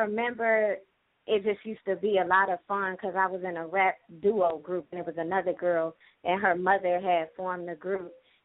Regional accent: Chicago, Illinois, United States; You want to know if I'm with the shits because I'm from Chicago.

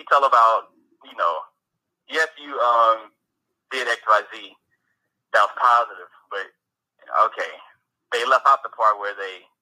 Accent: Port Arthur, Texas, United States; also born or lived in Houston; yeah, and I moved to Houston when I was like 11 years old. But I'm from Port Arthur, the land of the trill.

